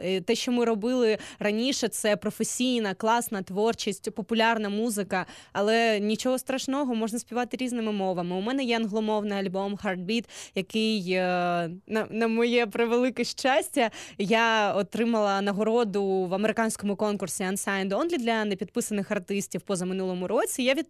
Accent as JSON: {"language": "Ukrainian", "town": "Cherkasy", "region": "Cherkasy Oblast", "country": "Ukraine", "said": "Так, я з Черкас. Якби так сталося, що я раніше дійсно спілкувалася російською мовою, співала російською мовою, тому що всі мої друзі навколо спілкувалися російською"}